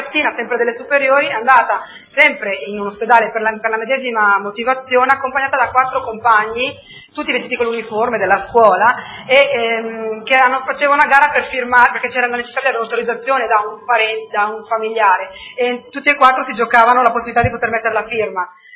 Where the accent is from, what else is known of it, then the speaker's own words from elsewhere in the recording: China; io chiaramente da cinese sono consapevole del fatto che esistono delle sacche di povertà in Cina